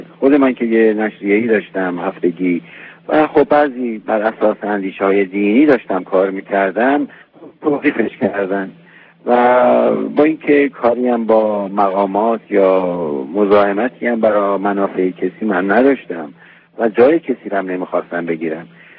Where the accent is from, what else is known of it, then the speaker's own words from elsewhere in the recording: Iran; من که از ایران هستیم